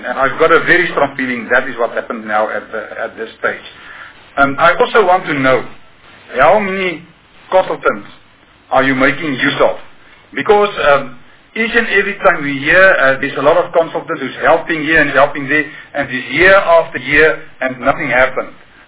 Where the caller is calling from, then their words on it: North West, South Africa; I'm coming from the Northwest province.